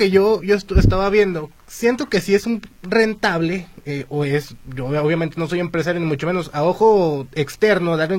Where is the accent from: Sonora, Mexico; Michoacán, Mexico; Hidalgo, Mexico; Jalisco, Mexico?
Jalisco, Mexico; Guadalajara; El K-pop quizá me gusta, coreano no soy tapatío